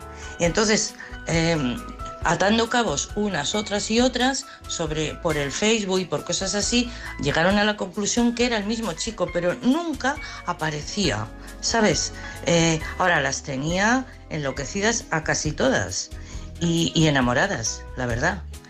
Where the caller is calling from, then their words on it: Madrid, Community of Madrid, Spain; de Madrid.